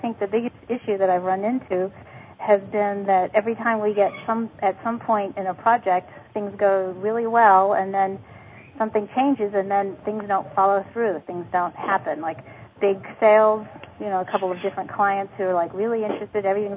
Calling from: Scottsdale, Arizona, United States; I'm calling from Arizona.

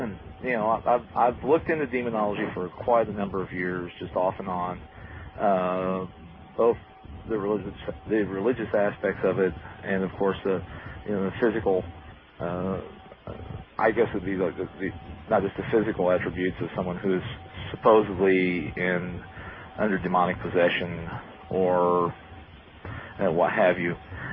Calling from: Indiana, United States; I'm calling from Indiana.

